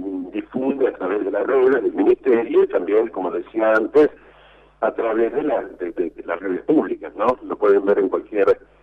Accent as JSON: {"language": "Spanish", "country": "Uruguay", "said": "yo estoy acá en Uruguay, yo soy uruguayo."}